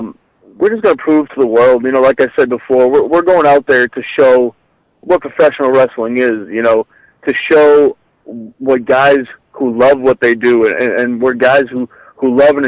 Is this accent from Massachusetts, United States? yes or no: yes; Boston, Massachusetts, United States; The night before, we were up in Boston, which just happened to be my hometown